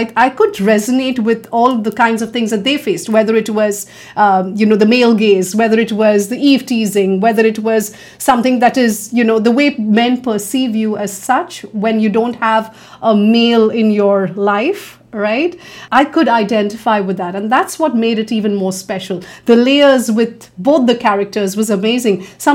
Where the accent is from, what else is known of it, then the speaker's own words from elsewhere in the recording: Mumbai, Maharashtra, India; because for me, I am from Mumbai.